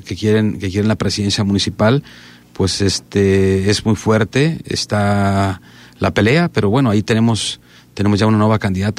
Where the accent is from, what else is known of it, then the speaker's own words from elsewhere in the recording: Atenguillo, Jalisco, Mexico; también de Huachinango, de Atenguillo, mi tierra.